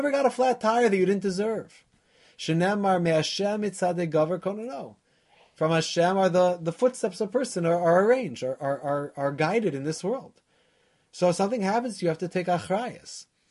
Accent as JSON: {"language": "English", "town": "Philadelphia", "region": "Pennsylvania", "country": "United States", "tie": "born or raised there", "said": "I grew up in Philadelphia."}